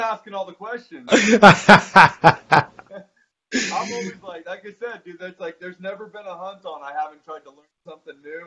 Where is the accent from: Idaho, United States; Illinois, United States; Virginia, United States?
Idaho, United States; I mean, growing up in Idaho, I used to always say I'm never gonna bow hunt